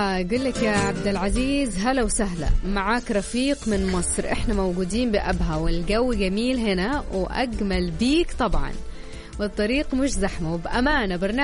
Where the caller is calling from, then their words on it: Jeddah, Makkah Province, Saudi Arabia; من جده في الصناعيه، الحمد لله ما في زحمه